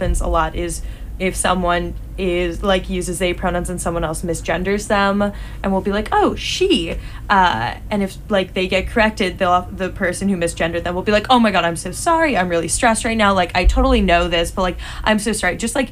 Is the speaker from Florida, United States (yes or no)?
yes; Jacksonville, Florida, United States; I'm from Jacksonville, Florida.